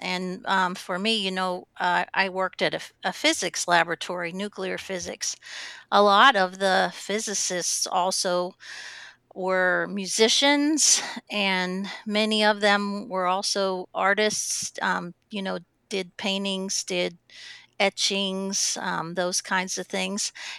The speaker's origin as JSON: {"language": "English", "town": "Pittsburgh", "region": "Pennsylvania", "country": "United States", "tie": "born or raised there", "said": "And I grew up in Pittsburgh. So one place in Pittsburgh, I worked at a company"}